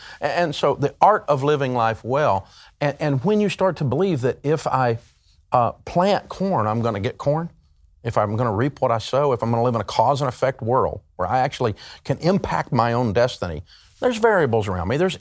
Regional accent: Tennessee, United States; I mean, I grew up in Tennessee, and we're a hillbilly culture. My family, Scotch-Irish.

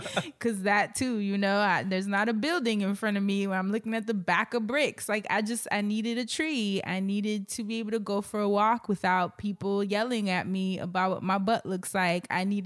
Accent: New York, United States; born and raised in Harlem and moved to Brooklyn in my 30s. And I love New York.

